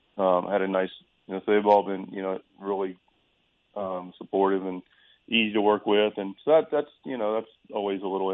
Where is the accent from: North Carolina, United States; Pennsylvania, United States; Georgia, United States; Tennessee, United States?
North Carolina, United States; Charlotte; my mom's 84 now and still in the same house that I grew up in Charlotte, North Carolina.